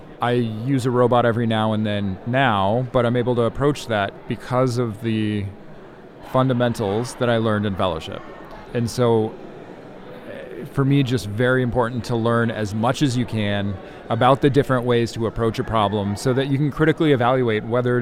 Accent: Oregon, United States; also born or lived in Southern California; ever since we left to go down to Southern California, I grew up in Oregon, she kept on saying, when are we going back to Oregon?

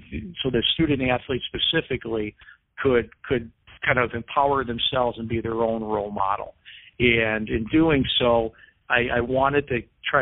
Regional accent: Cleveland, Ohio, United States; So I transferred to a Division III school in my hometown of Cleveland, Ohio, which is John Carroll University.

